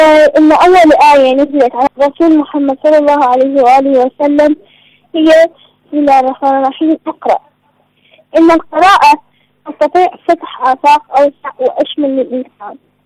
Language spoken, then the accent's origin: Arabic; Iraq; من العراق.